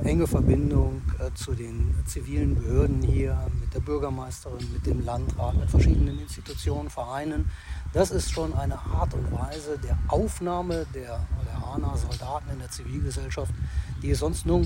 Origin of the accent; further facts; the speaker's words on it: Göttingen, Lower Saxony, Germany; born there; Aus Südniedersachsen, aus Göttingen.